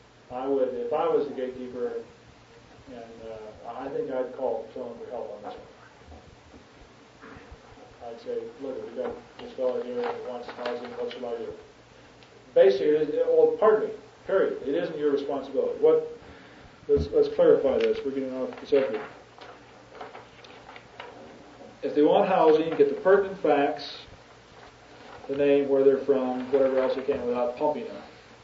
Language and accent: English; Australia; I'm from Australia. My wife and I and family are touring the world.